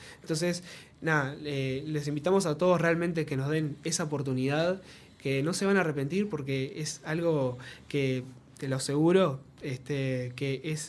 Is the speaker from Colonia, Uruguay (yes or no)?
yes; Nueva Helvecia, Colonia, Uruguay; now in Montevideo, Uruguay; hasta ahora que estoy acá en Montevideo, porque yo vengo de Nueva Helvecia. Y precisamente allá no tenemos nada.